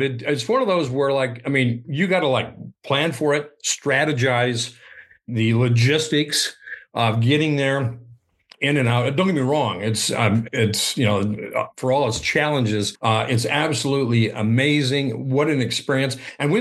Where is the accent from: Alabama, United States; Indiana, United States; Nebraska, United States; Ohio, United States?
Nebraska, United States; Omaha; also born or lived in Iowa; I grew up with like stock car racing on Friday nights. This is how old I am from Omaha and in Iowa, stock car racing on Fridays